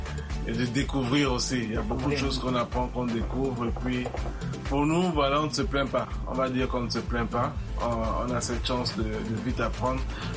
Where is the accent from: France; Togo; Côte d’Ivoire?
Togo; Et nous, on a grandi au Togo particulièrement.